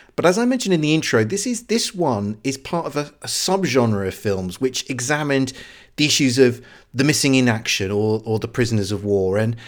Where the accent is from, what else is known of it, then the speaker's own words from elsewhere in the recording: United Kingdom; I'm obviously a British person, sort of looking at this topic from afar.